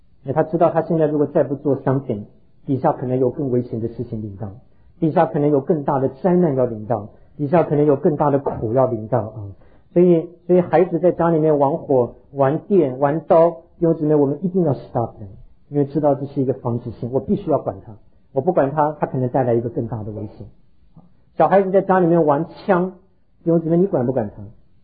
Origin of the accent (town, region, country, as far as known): Taiwan; born or raised there